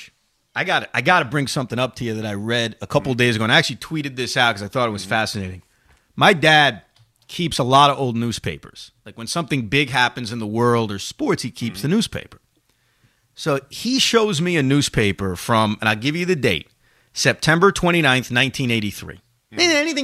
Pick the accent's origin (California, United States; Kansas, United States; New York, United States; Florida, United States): New York, United States; Long Island; and I'm from Long Island, and I'm a Met fan